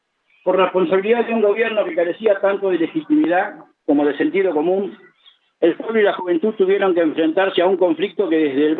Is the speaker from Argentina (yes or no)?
yes; Argentina; Las Malvinas son una de las cosas que nos unen como argentinos